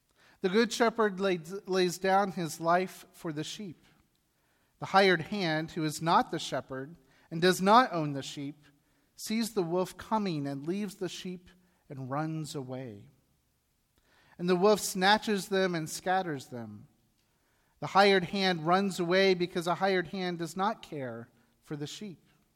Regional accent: Ohio, United States; And although I grew up in Ohio, believe it or not, I did not grow up on a farm.

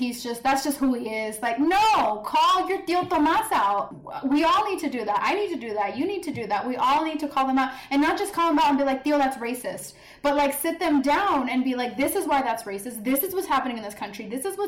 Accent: United States; Us, especially our first generation, I'm Mexican American.

